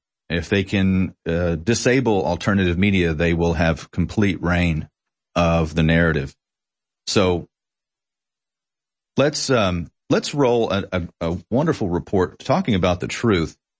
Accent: United States; No, I think I'll explore alternative media because I'm an American

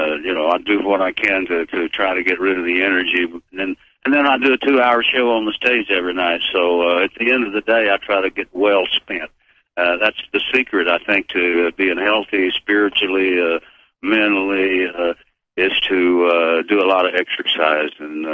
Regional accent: Abbott, Texas, United States; In Abbott, Texas, we had our own chickens, and so we had eggs, and we grew our own beef, and we had hogs out there that we grew, and we had a garden.

